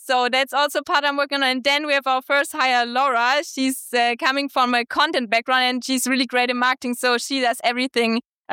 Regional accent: Germany; Nice to be here. Yeah, I'm originally from Germany.

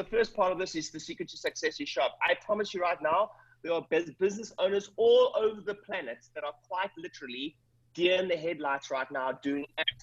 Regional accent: South Africa; now in United Kingdom; I'm originally from South Africa. So funny accent, living in Britain right now

